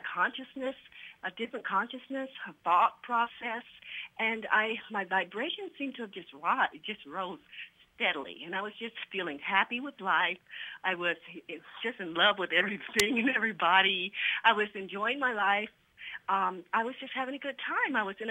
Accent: Kansas City, United States; moved away; And I knew I needed to leave my home town. In that time, it was Kansas City. And so I needed a new fresh start. So I moved to Dallas.

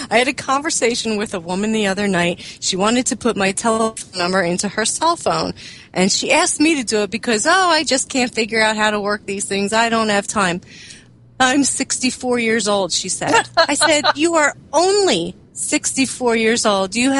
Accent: New Jersey, United States; I'm from Jersey.

